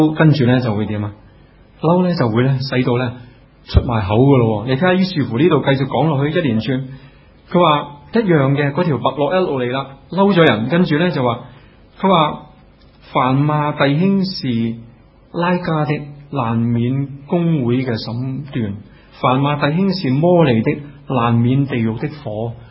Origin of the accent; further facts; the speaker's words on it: Guangdong, China; 我哋广东人呢好即係好似人话啲研究呢广东话呢嘅粗俗语呢係比其他嘅方言更加厉害。